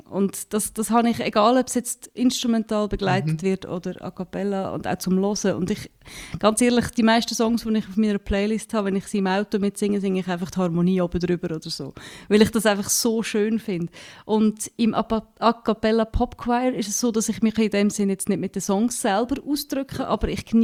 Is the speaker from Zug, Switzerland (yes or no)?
no; Lucerne, Switzerland; accent: Lucerne dialect; mir gefällt jetzt mein Luzerner Dialekt zu wenig.